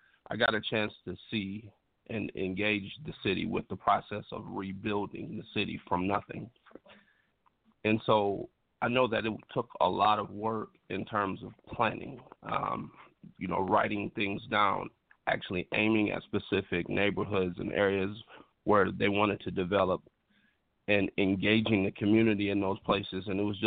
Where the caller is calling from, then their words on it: Detroit, Michigan, United States; I'm calling from Detroit, Michigan.